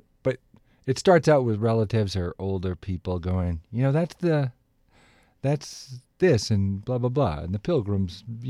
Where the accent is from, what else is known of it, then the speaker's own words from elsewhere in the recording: Dedham, Massachusetts, United States; Oh, well, Dedham is a place, a nice place to grow up. I loved growing up ther